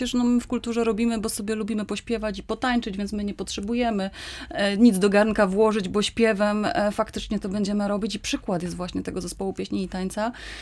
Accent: Rzeszów, Subcarpathian Voivodeship, Poland; jako rodowita rzeszowianka, żyjąca przez wiele lat w odległości raptem 15 kilometrów od Łańcuta

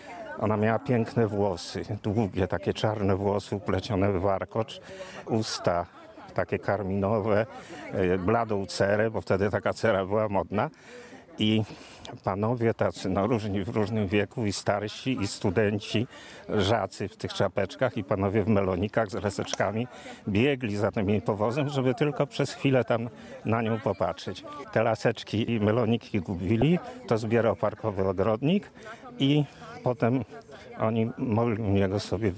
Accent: Rzeszów, Subcarpathian Voivodeship, Poland; To jest to, co ja pamiętam jako rzeszowianin prawie od urodzenia.

